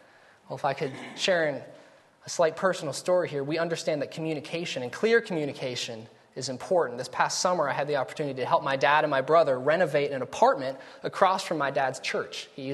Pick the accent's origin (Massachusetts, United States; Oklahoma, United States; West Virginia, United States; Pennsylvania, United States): West Virginia, United States; Now, some of you may not know this. Most of you probably do. I'm from West Virginia.